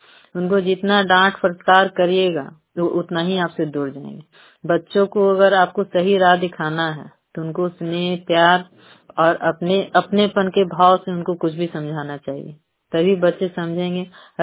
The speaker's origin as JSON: {"language": "Hindi", "town": "Chandi", "region": "Bihar", "country": "India", "said": "मैं चंडी से हूँ, चंडी नालंदा।"}